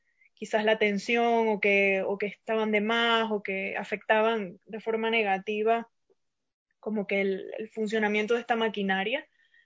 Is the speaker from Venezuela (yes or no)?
yes; Venezuela; moved away as an adult; also born or lived in Atlanta / Miami / New York; now in United States; yo me fui de Venezuela, empecé a vivir en Atlanta primero, en Georgia, en las afueras de Atlanta, mejor dicho, en una zona más bien rural. Después, entonces, me fui para Miami, después a Nueva York.